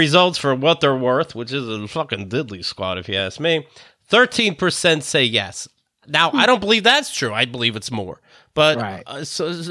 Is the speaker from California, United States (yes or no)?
no; Somerset, Pennsylvania, United States; I know I have a nice group of listeners in Somerset, Pennsylvania, my hometown.